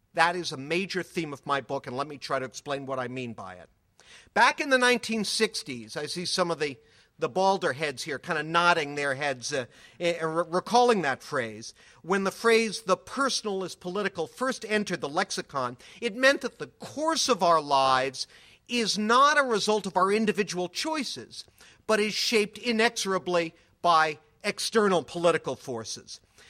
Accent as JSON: {"language": "English", "region": "Massachusetts", "country": "United States", "tie": "born or raised there", "said": "culture of Massachusetts, there really isn't any delight even implied in any portion of it. I love my home state."}